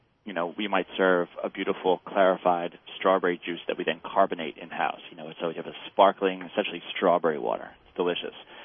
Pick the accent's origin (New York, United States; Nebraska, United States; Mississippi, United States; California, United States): New York, United States; I grew up in the Catskills, so I get to visit these, you know, these farmers every time I go upstate and visit my family and stuff